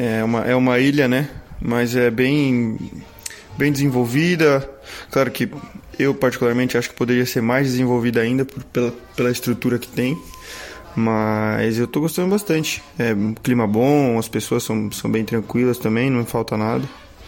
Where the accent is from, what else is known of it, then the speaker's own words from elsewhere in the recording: Italy; carbonara, italiano, né, já que eu sou italiano.